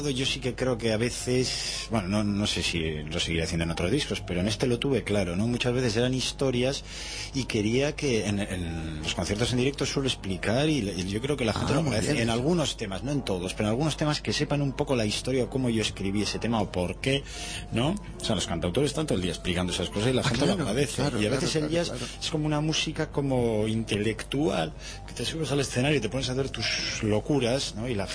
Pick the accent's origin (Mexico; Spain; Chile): Spain; Bilbao, Basque Country; soy de Bilbao.